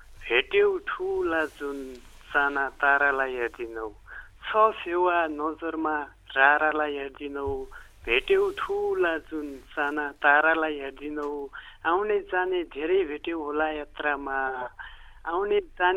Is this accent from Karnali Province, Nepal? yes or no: yes; Mugu, Karnali Province, Nepal; now in Surkhet, Nepal; मुगुको मान्छे हो, अहिले सुर्खेतमा।